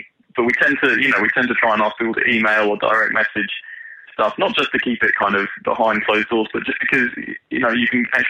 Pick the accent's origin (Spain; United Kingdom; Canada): United Kingdom; you know, we're British, so think about all those people who are too polite to actually complain about things.